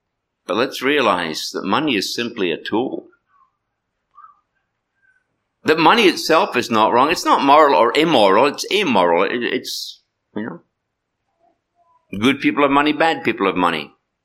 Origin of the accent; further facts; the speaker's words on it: United Kingdom; I know when I grew up in Britain, many families didn't have one car